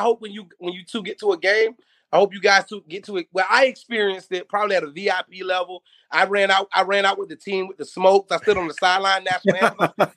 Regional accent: the South, United States; But I'm from the South, man, right now, and I gotta support Atlanta

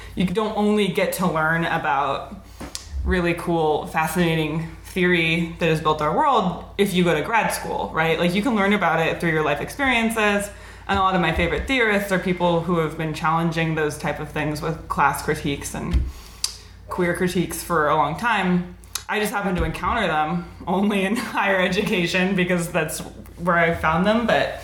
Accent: Oregon, United States; I grew up in Oregon. I always knew that I lived in a place that used to have predators and it didn't really anymore

